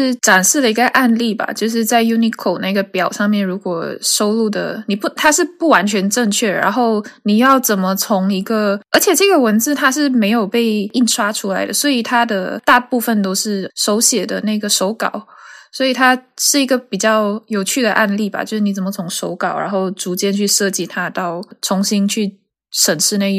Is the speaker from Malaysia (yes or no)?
yes; Malaysia; now in United Kingdom; 我是马来西亚人，然后我来英国